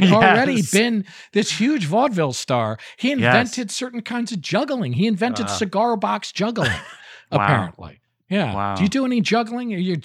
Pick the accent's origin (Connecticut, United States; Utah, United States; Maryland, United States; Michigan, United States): Connecticut, United States; New Haven; Well, I grew up in New Haven, Connecticut.